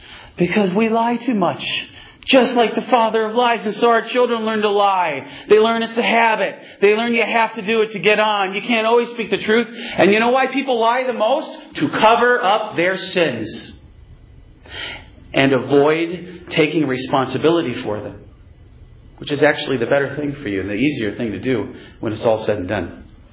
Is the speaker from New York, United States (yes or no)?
yes; Rochester, New York, United States; But actually, I was raised in Rochester, New York. So So the way we speak, we say things like banana, you know.